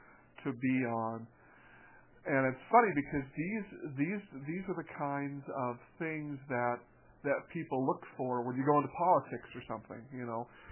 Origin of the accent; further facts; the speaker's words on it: Tucumcari, New Mexico, United States; I was from Tucumcari. I met you in Tucumcari.